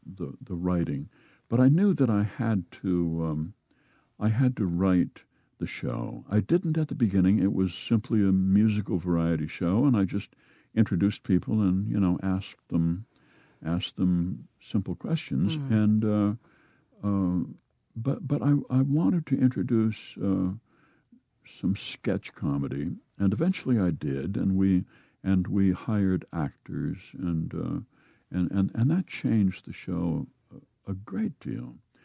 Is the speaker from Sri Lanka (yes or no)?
no; Midwest, United States; We were brought up to keep a lid on it and not to make a spectacle of ourselves.